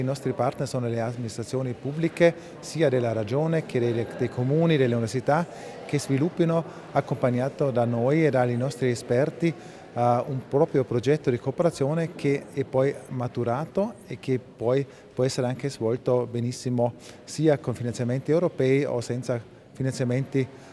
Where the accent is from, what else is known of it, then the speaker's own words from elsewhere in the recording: Austria; now in Italy; Io sono austriaco che vive in Alto Adige, in Italia